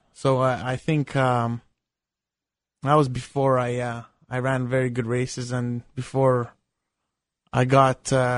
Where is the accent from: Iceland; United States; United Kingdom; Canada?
Canada; This is part of being a Canadian athlete